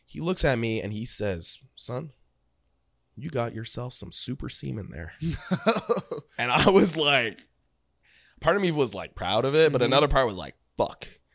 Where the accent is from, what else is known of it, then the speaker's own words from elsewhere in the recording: Canada; I come from Canada